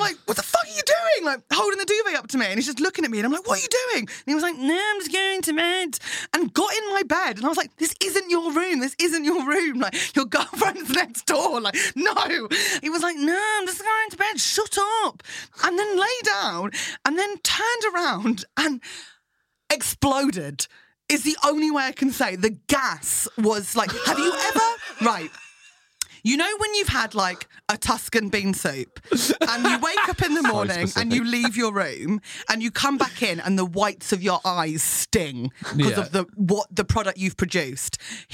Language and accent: English; Fleet, South East England, United Kingdom; And then he was going to dig down to the water table in Fleet, my hometown.